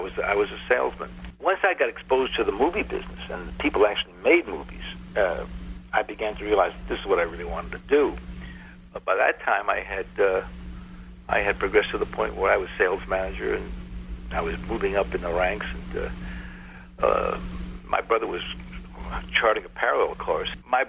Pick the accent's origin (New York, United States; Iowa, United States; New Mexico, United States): New York, United States; Brooklyn; I grew up in Brooklyn, as I said in the book, and my brother and I both.